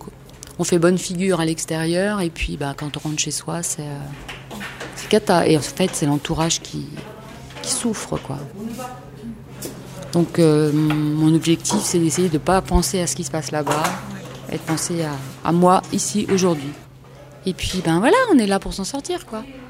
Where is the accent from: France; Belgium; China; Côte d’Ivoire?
France; Évian-les-Bains, Auvergne-Rhône-Alpes; Je viens d'Évian-les-Bains, alors ça fait rire. Ville d'eau.